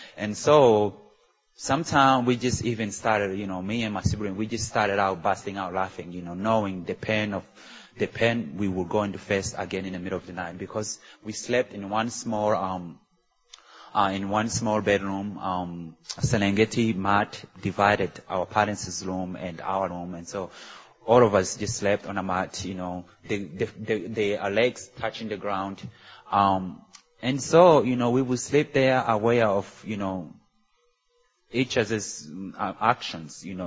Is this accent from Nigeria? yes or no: no; Rwanda; now in Greensboro, United States; I am from Rwanda, East Africa, and I now live in Greensboro, North Carolina